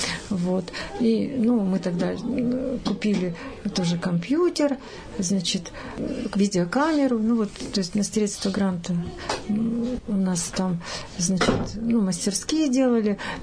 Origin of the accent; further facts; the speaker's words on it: Nizhny Novgorod Oblast, Russia; Ну, у меня это с детства было, я воспитывалась в Нижегородской области